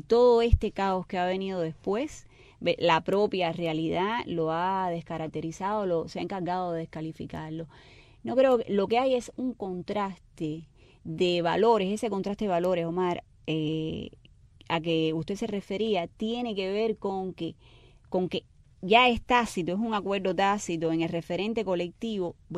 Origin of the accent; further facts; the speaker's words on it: Cuba; como cubanos.